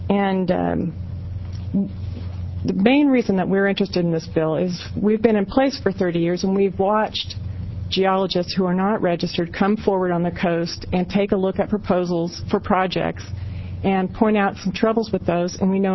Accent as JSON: {"language": "English", "town": "Roseburg", "region": "Oregon", "country": "United States", "said": "I come from Roseburg, and I'm glad you didn't call on me first because I'm usually the farthest away"}